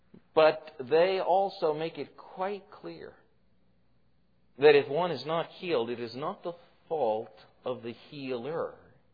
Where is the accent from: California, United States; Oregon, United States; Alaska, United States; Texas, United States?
Oregon, United States; Portland; also born or lived in Billings, Montana; probably did not grow up the way I grew up in Portland, Oregon. In fact, we started out in Billings, Montana, and we moved to Portland